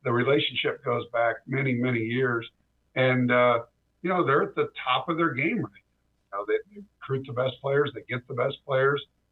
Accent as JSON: {"language": "English", "town": "Kansas City", "country": "United States", "said": "I'm from Kansas City, 40 minutes down the road."}